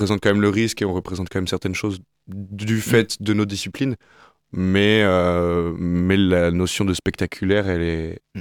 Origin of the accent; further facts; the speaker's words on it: Le Mans, Pays de la Loire, France; J'ai commencé dans la région, puisque je suis natif du Mans.